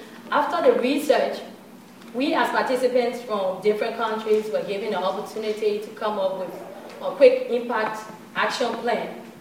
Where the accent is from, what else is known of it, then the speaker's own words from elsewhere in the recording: Liberia; I'm from Liberia, West Africa.